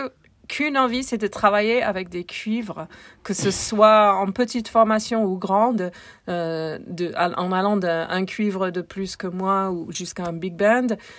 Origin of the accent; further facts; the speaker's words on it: United States; pour mon état, pour mon pays natal, les États-Unis.